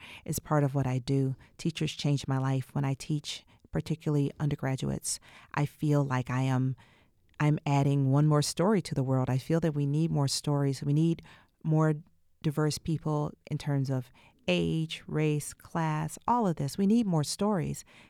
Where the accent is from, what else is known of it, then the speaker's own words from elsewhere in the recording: Atlanta, Georgia, United States; I grew up in Southwest Atlanta, and the class range in that quadrant of the city is incredible.